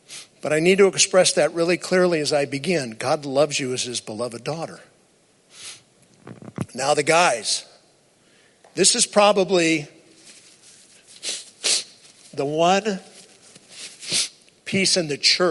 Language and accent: English; Cleveland, Ohio, United States; now in Los Angeles, United States; I was raised in Cleveland, Ohio. My dad got a job in the movie industry in the 60s, moved out here.